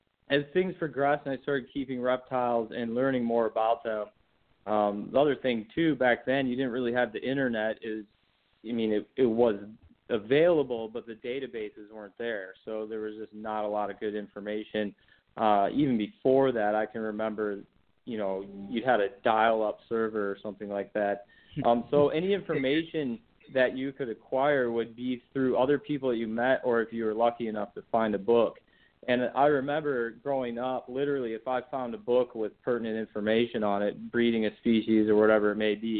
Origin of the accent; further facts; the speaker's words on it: Michigan, United States; I grew up in Michigan, which has a huge population of herps, a lot of snakes, a lot of amphibians